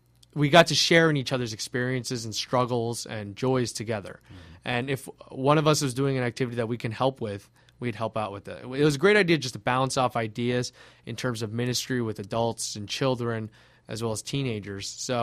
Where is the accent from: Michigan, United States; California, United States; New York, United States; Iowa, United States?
California, United States; Los Angeles; A little bit about myself, as I'm originally from Los Angeles, and then I went to a public school